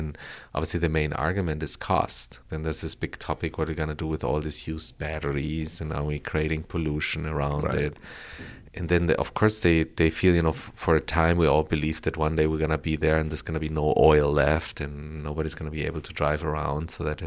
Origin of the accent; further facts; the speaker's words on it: Colombia; first language Spanish; English is a second language; as I was raised and I grew up in Colombia and South America, my mother tongue is Spanish, right?